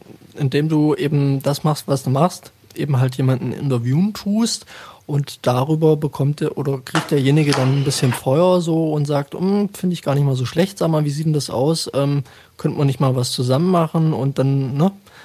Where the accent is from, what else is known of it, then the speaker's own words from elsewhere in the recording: Thuringia, Germany; Ich komme aus Thüringen. Kulturstadt.